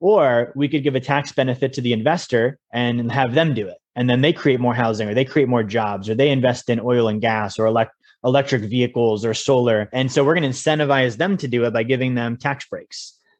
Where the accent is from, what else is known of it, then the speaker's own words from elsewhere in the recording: Alaska, United States; I grew up in Alaska. I'm a common sense guy.